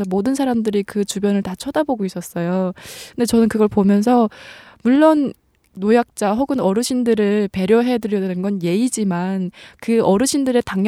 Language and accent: Korean; Musan, North Hamgyong, North Korea; 저는 똑소리 나는 무산 여자